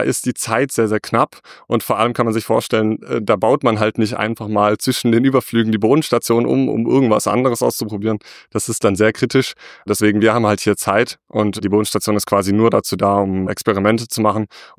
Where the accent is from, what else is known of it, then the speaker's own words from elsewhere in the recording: Stuttgart, Baden-Württemberg, Germany; Ich komme aus Stuttgart.